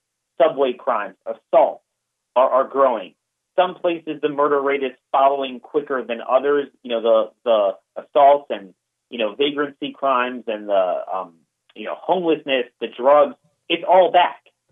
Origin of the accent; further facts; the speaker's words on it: Maryland, United States; In most states, like my home state of Maryland, the prison population is down 30%